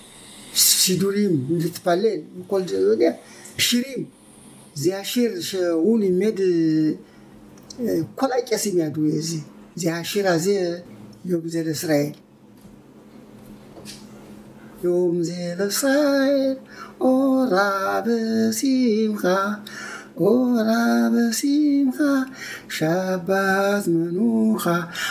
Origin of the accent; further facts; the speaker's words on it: Azezo, Amhara, Ethiopia; נולדתי באתיופיה, באזור גונדר שקוראים לה עזאזו, אז משם אני גדלתי.